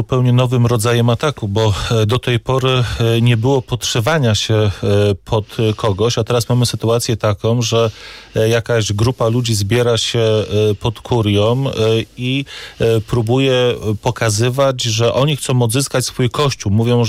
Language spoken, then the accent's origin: Polish; Gdańsk, Pomeranian Voivodeship, Poland; Ja jestem katolikiem z Gdańska.